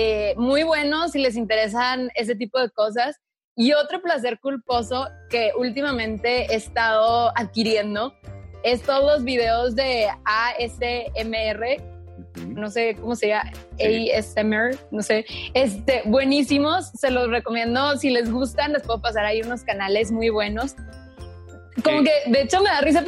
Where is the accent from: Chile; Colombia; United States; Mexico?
Mexico; Torreón, Coahuila; tengo 27 años, soy de Torreón, Coahuila